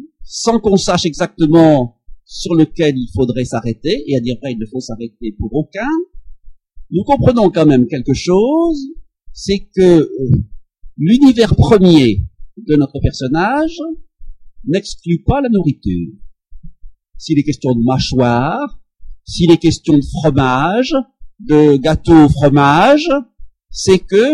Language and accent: French; Nouvelle-Aquitaine, France; comme on dit dans mon pays d'origine, la Charente.